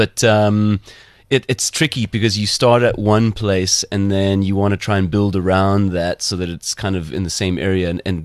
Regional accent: Gauteng, South Africa; We're from the West, we're West Randers.

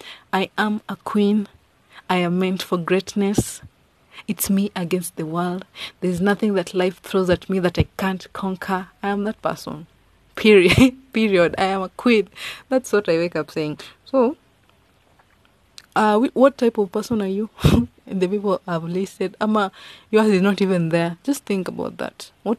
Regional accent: Kenya; first language Luo; In Swahili, we say asante. In my mother tongue, we say erokamano.

